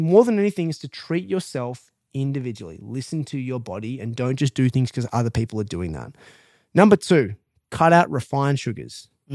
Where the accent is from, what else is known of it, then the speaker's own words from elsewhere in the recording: Australia; not a lot of people are like me and are snobbish about their coffee as an Aussie